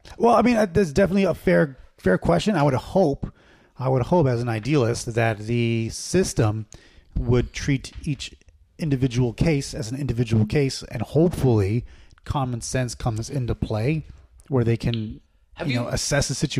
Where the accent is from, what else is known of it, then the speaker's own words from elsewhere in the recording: Los Angeles, California, United States; I grew up in East LA.